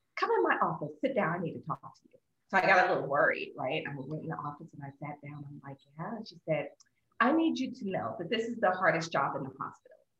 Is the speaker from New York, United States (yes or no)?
no; Philadelphia, Pennsylvania, United States; And, you know, I'm originally from Philadelphia. I'm a huge Philadelphia Eagles fan.